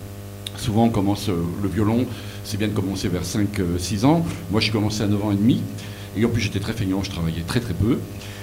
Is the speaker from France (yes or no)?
yes; Paris, Île-de-France, France; Je viens de Paris, à l'époque, j'habitais à côté de Paris.